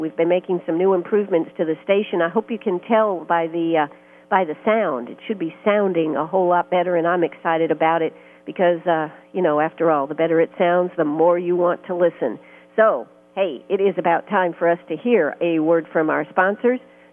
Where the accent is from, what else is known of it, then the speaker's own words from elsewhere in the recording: Maine, United States; I'm from Maine originally, so I know about cold ocean water.